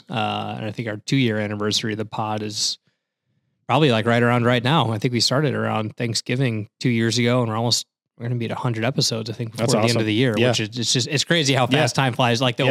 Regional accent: White Bear Lake, Minnesota, United States; my hometown, go Bears.

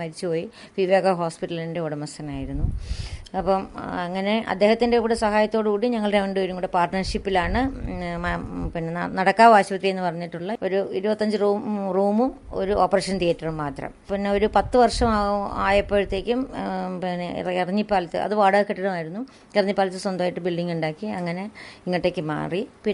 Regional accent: Kerala, India; also born or lived in Thiruvananthapuram, India; കാരണം ഞാൻ ഈ നാട്ടുകാരിയല്ല, ഞാൻ തിരുവിതാംകൂറുകാരിയാണ്. തിരുവനന്തപുരത്താണ് ഞാൻ പഠിച്ചത്. അപ്പം എൻ്റെ ഹസ്ബൻഡ് അസിസ്റ്റന്റ് പ്രൊഫസറായിട്ട് മെഡിക്കൽ കോളേജിലേക്ക് ട്രാൻസ്ഫറായി.

